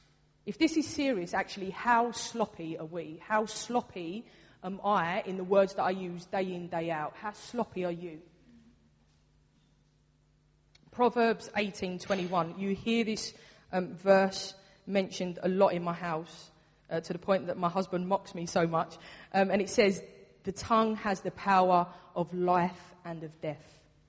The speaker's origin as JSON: {"language": "English", "region": "London", "country": "United Kingdom", "said": "I'm from the East End, and we have like this little bit of a mantra that you say what you think."}